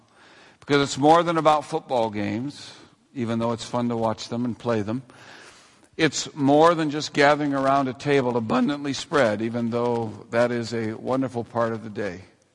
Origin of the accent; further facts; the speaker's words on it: New England, United States; or because I grew up in New England, in a small New England village. But this holiday has some deep roots for me.